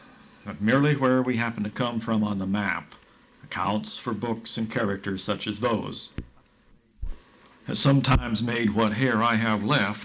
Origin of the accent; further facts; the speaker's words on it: Montana, United States; I come from a place. I originate as an American, from a place in a specific Montana and Western sense of the word.